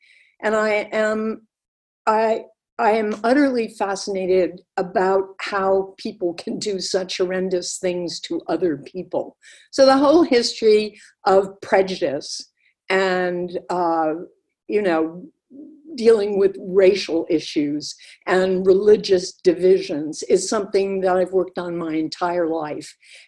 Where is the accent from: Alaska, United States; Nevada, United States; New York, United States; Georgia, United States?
New York, United States; New York City; I grew up in New York City, which was a boon, a fabulous thing to be in a city that was so multicultural and interesting.